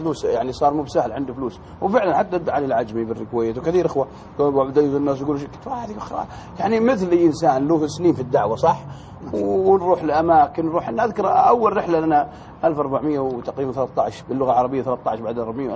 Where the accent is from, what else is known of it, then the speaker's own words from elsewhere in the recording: Unaizah, Al-Qassim, Saudi Arabia; من الدمام العنيزه ديرتنا خصوصا رمضان